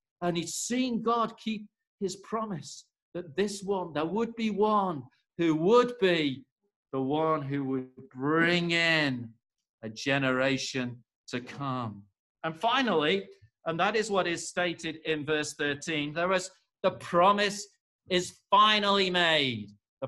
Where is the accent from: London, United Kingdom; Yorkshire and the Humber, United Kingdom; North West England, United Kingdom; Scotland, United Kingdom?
North West England, United Kingdom; Knutsford; born there; I was born in Knutsford in Cheshire.